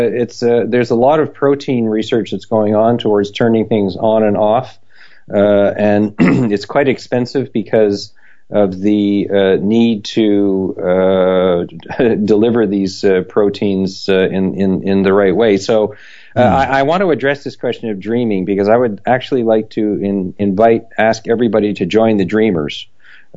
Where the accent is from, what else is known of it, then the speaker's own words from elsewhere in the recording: Canada; now in Germany; I'm a Canadian marooned in Germany.